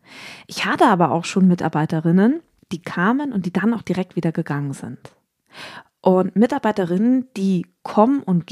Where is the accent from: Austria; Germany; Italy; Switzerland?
Germany; Lower Saxony; born there; Ich komme gebürtig aus dem Wendland.